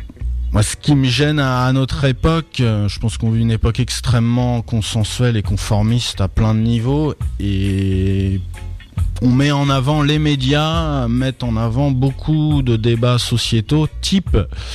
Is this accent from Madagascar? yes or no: no; Évreux, Normandy, France; Je vais exposer à Évreux, ma ville natale, au tout début avril.